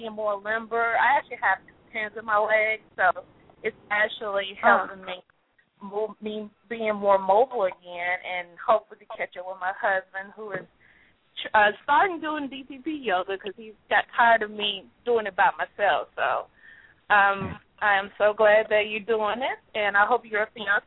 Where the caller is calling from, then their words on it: Atlanta, Georgia, United States; I'm from Atlanta. I'm calling from Atlanta, so I'm very excited that you're having your workshop coming up.